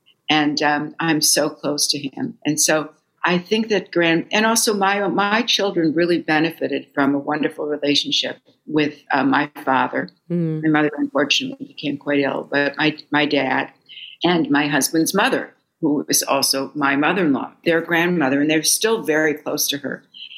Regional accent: Fargo, North Dakota, United States; moved away as an adult; now in New York, United States; Well, like I told you, I was raised in Fargo, which was a wonderful place to grow up. But I was really hell bent on leaving because I wanted a job in the magazine industry

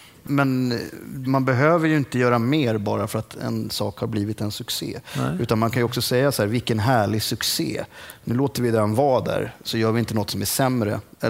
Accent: Lidingö, Stockholm County, Sweden; Jag kommer från Lidingö, från de sämre delarna av Lidingö.

